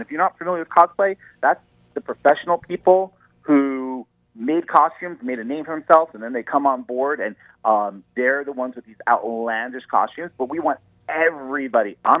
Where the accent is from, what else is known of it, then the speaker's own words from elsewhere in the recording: Atlantic City, New Jersey, United States; I'm from New Jersey. I'm an AC boy.